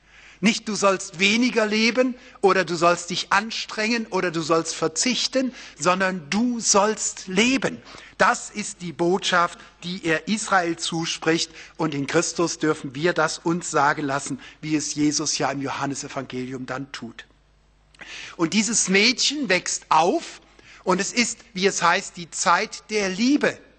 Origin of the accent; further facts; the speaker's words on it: Baden-Württemberg, Germany; für uns, die wir geizig sind, als Badener hier auf der Grenze